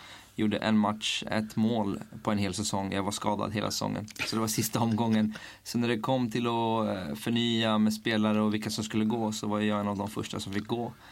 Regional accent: Haninge, Stockholm County, Sweden; Jag är uppvuxen i Haninge, moderklubb där i Haninge.

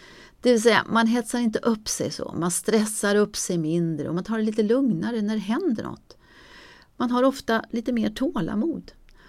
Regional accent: Värmland, Sweden; now in Stockholm, Sweden; Vad saknar man då mest som värmlänning i förskingringen? När jag kom till Stockholm 1981, då blev jag väldigt förälskad i vår huvudstad.

